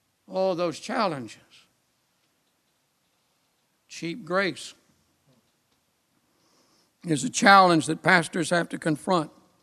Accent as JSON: {"language": "English", "country": "United States", "said": "I'm an American and I'm a proud American. I got an American passport."}